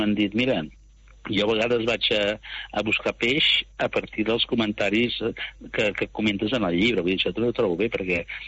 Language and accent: Catalan; Mataró, Catalonia, Spain; Vull dir que jo recordo de petit a Mataró